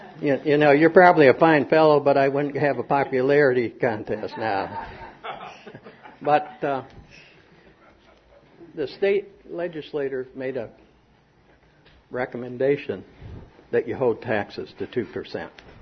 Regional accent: Newfield, New York, United States; I want to move here and become a resident because I grew up in Newfield, left, and want to come back. I like the hills

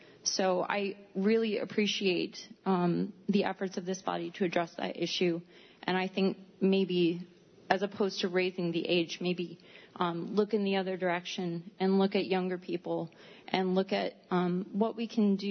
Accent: Danby, United States; I'm from Danby.

